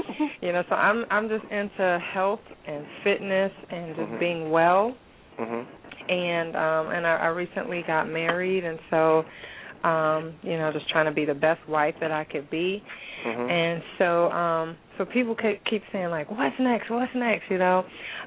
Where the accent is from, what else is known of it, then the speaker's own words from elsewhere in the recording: Southern US, United States; accent: deep southern; southern accent. I have deep southern accent.